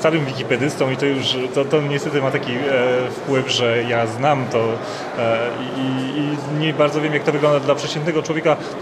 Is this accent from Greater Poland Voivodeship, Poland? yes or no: no; Warsaw, Masovian Voivodeship, Poland; No, obydwaj jesteśmy z Warszawy